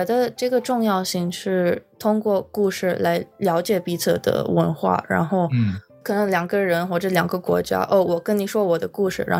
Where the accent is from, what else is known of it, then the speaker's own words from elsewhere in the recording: Philippines; Chinese is a second language; now in United States; 我是留学生，我是从菲律宾来的，可能在菲律宾我接触过的文化不太diverse 嘛，所以来到南加大以后就遇到了很多从不同地方的同学